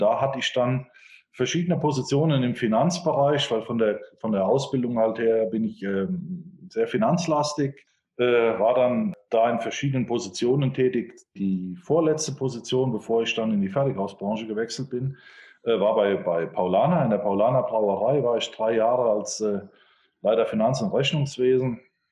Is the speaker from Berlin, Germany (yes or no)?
no; Rhineland-Palatinate, Germany; aufgewachsen im Westerwald, ja, wo der Windsor kalt pfeift. Das heißt, ich näher mich dem Montabaur, sagt einem vielleicht was